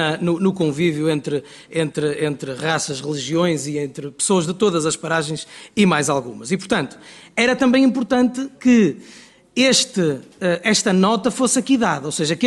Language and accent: Portuguese; Guimarães, Braga, Portugal; eu que sou de Guimarães, além de ser de Guimarães, sou adepto do Vitória de Guimarães